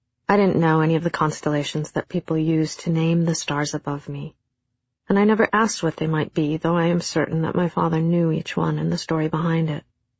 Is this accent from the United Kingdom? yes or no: no; Minnesota, United States; Minnesota as part of a mass emigration from Norway that began in about 1880. And like everybody else in my hometown, this is pretty much all that I knew about my ancestors.